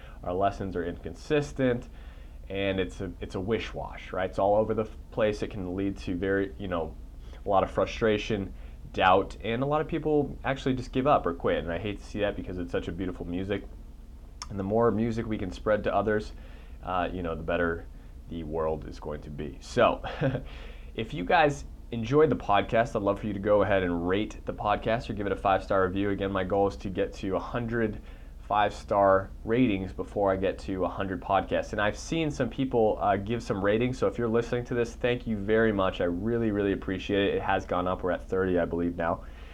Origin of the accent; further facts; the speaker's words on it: Boston, Massachusetts, United States; I actually play ice hockey too, because I'm being from Boston, love hockey.